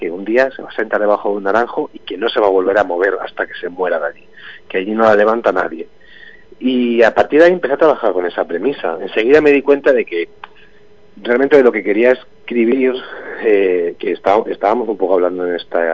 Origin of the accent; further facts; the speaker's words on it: Vera, Andalusia, Spain; yo me he inspirado mucho en mi pueblo, en Vera, en la gente, en cómo somos los almerienses, en nuestra forma de expresarnos.